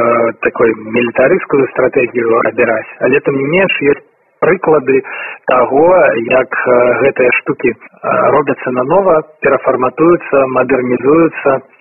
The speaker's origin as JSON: {"language": "Russian", "country": "Belarus", "said": "Мы белорусы, хочем свой герб некий новый"}